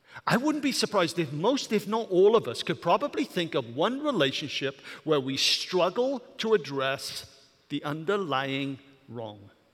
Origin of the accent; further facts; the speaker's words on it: Wales, United Kingdom; I'm a passionate person. It's partly because I'm passionate, it's also because I'm Welsh.